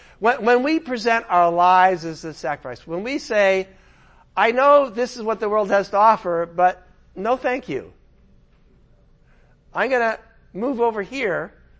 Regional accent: San Diego, California, United States; yeah, I'm from San Diego.

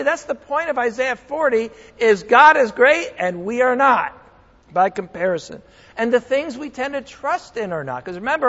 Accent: Connecticut, United States; with a hurricane hitting my home state of Connecticut as I speak

